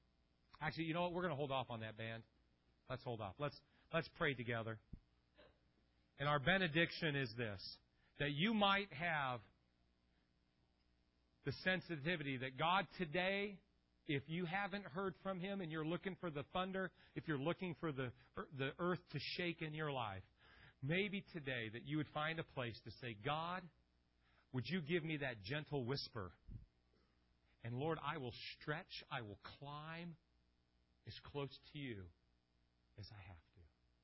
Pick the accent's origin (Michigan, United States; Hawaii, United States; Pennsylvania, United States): Michigan, United States; Port Huron; And we're like, hey, we're from Port Huron.